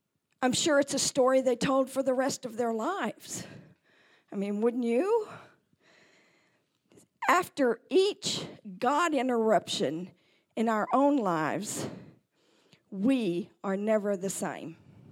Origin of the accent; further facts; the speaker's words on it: Midland, Texas, United States; Roy and I grew up in Midland, Texas. We went to school there. We got married there. We had our children there. In fact, my four kids were born in the same hospital I was born in.